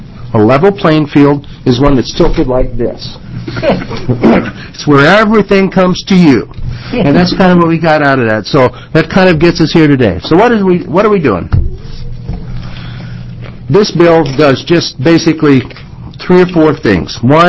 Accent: Midwest, United States; This is the old telephone, and I grew up in the Midwest

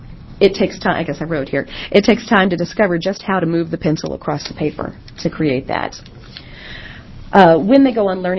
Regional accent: Kentucky, United States; now in Westland, United States; I live in Westland. I am actually originally from Kentucky

